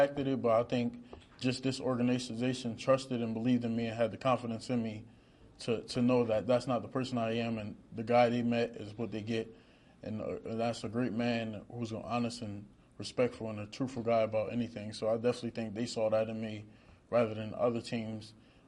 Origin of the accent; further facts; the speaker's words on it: Wilmington, Delaware, United States; I'm from the inner city. I'm from Wilmington, Delaware, probably like 30 minutes from here.